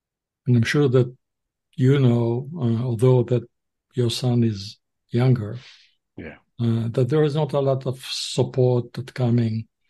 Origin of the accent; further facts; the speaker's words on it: Israel; In my case, I was born in Israel, grew up in Israel